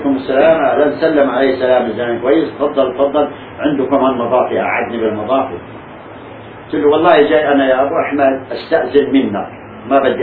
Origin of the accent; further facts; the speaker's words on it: Palestine; واحنا فلسطينيين